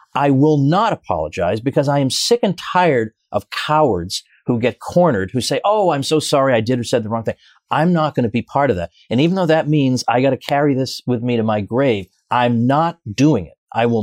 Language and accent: English; Massachusetts, United States; I grew up in Massachusetts. I got my PhD in New York.